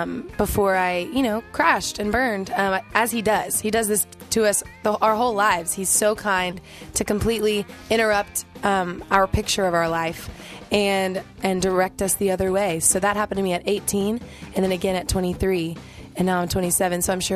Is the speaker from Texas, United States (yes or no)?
yes; Texas, United States; I called myself one for years growing up in Texas. That's where I'm from.